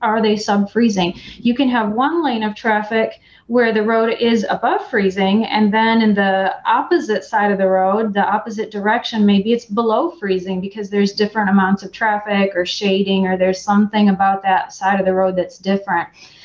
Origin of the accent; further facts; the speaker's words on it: Michigan, United States; I've rarely seen snowflakes this big, and I grew up in Michigan.